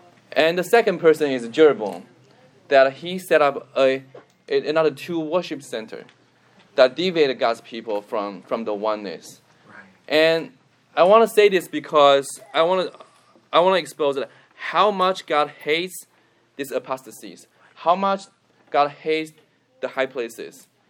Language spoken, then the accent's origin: English; China; So it's so funny that I came from China, of course. I don't have the background of the Christianity